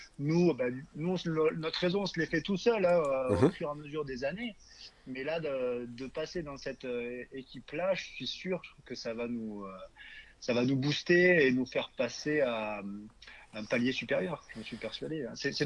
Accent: Grand Est, France; On est des Ardos jusqu'au bout.

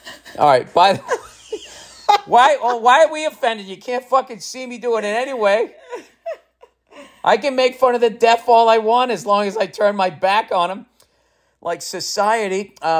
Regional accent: St. Louis, Missouri, United States; I mean, I was just, you know, I'm from St. Louis. I'm a baseball fan.

